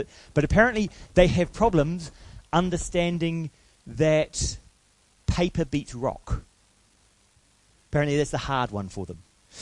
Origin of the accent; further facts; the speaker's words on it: New Zealand; So as a New Zealander, we have given away our vowels for some reason.